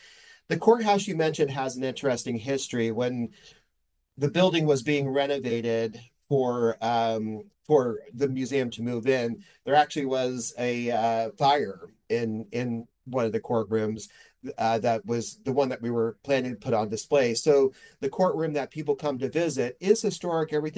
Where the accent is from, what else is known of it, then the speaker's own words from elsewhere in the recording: Orlando, Florida, United States; not to slight my hometown, but there are times when I'm disappointed with Orlando in some of the preservation efforts.